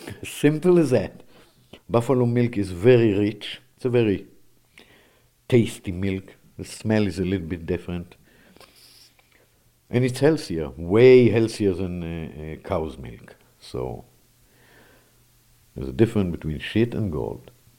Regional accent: Israel; English is a second language; now in United States; I live in the middle of nowhere, somewhere in Wisconsin, and I'm the first Israeli redneck living in the U.S.

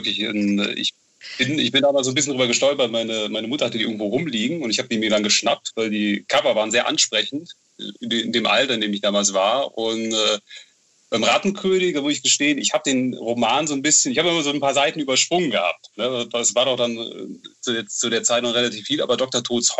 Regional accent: Bonn, North Rhine-Westphalia, Germany; Du, ich bin Bonner

